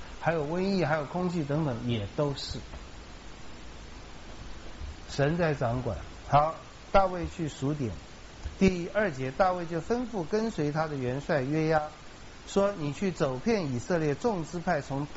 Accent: China; 所以我在称赞我们中国人常常就一面倒，黑就完全黑，白就完全白

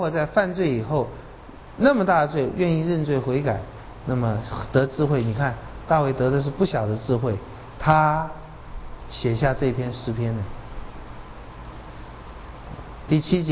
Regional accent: China; 我们中国人也是不承认有罪，我觉得中国人很多地方很残忍不肯承认错

